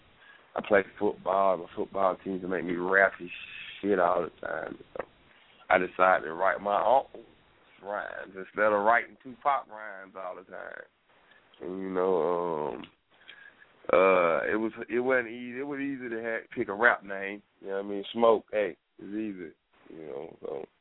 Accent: Albany, Georgia, United States; Well, I'm from Albany, Georgia, a little country town in the Georgia sticks

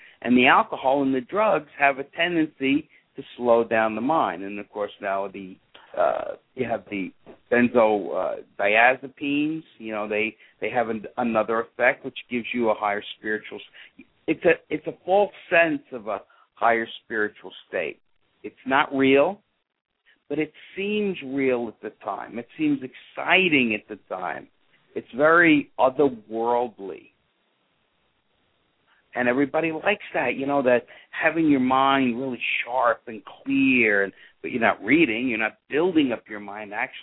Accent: North Babylon, New York, United States; I'm from North Babylon.

